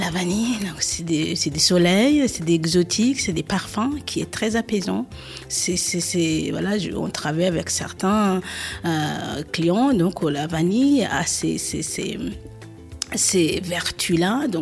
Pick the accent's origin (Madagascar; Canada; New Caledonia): Madagascar; Et puis, bah, I'm from Madagascar. Je suis de Madagascar.